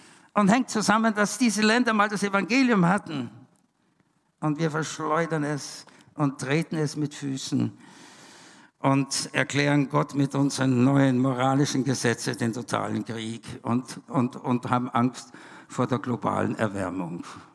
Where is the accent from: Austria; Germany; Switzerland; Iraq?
Austria; Vienna; Als Wiener, als Österreicher